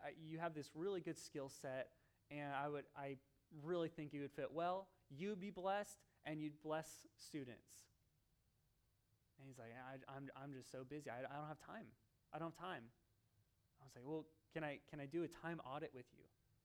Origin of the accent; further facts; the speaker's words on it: Oregon, United States; when I grew up in Oregon, and there was this thing called rain out there